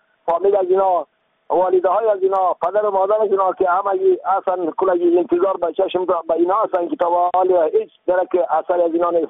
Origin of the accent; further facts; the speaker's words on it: Afghanistan; ما الحمدلله افغان هستیم، مسلمان هستیم